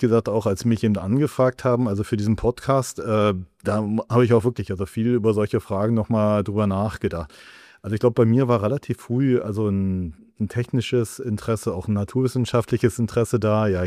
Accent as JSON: {"language": "German", "region": "Berlin", "country": "Germany", "said": "Ja, ich bin Berliner. Also ich komme aus Berlin in Neukölln. Allerdings, Neukölln hat sozusagen also so diese coolen Gegenden. Und ich komme eigentlich eher so aus dem ländlichen Bereich, also eben von Neukölln"}